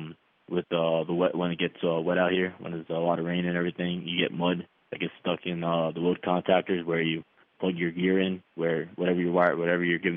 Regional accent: Wanton, New York, United States; New York State. Wanton, New York, to be more specific.

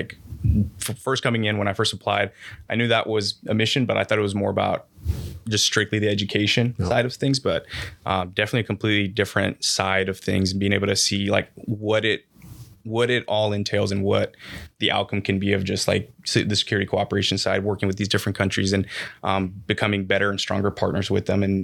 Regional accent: Kent, Washington, United States; A place called Kent, but I mean, everybody knows Seattle, so that's what I usually

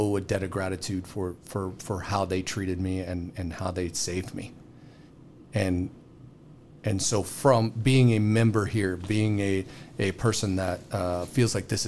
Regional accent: Warsaw, Missouri, United States; I grew up down in Warsaw, on the lake, watching the A-10s fly over.

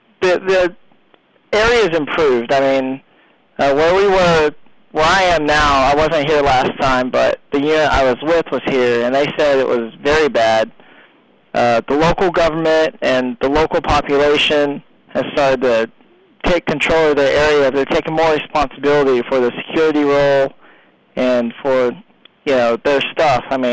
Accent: Burleson, Texas, United States; I grew up in Burleson, Texas. I pretty much spent my whole life there.

